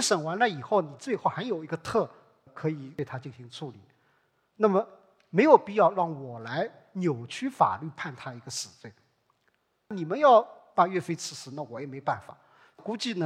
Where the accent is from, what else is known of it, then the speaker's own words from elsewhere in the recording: Hangzhou, Zhejiang, China; 这是可能我们杭州人更熟悉的一个案件